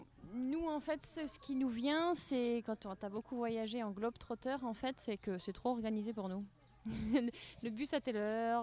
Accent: Réunion, France; je suis réunionnaise de base, hein, mais la chaleur était très, très forte.

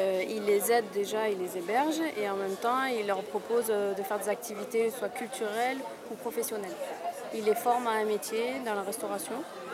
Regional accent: Italy; French is a second language; moi je suis italienne donc.

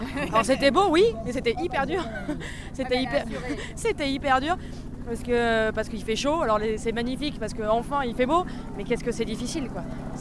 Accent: Nouvelle-Aquitaine, France; on a une petite mascotte qui est un petit mouton basque parce qu'on est du Pays Basque.

